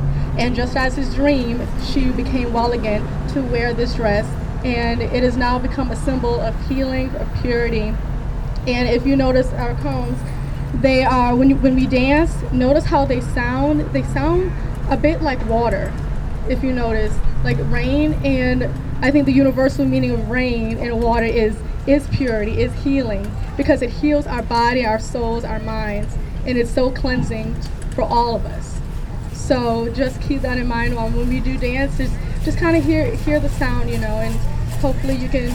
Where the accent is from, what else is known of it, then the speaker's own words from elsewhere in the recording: New Orleans, Louisiana, United States; I am from the Choctaw Tribe Bayou Lacombe Band. And I've been raised here my whole life. I'm from New Orleans. My family comes from St. Tammany Parish on the North Shore, Bayou Lacombe.